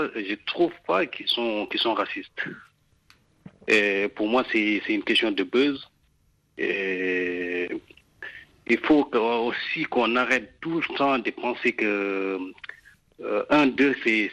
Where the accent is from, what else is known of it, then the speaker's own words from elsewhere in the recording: Senegal; now in France; Je suis sénégalais.